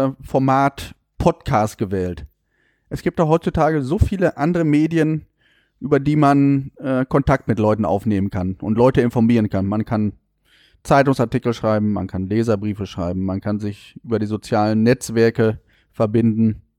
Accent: Warendorf, North Rhine-Westphalia, Germany; born there; ich bin 40 Jahre alt, bin gebürtiger Warndorfer

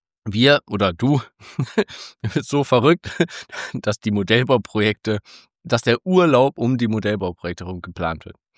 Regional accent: North Rhine-Westphalia, Germany; wir kommen ja aus NRW

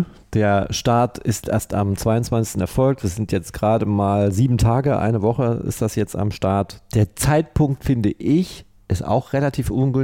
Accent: Hamburg, Germany; Ich komme aus Hamburg

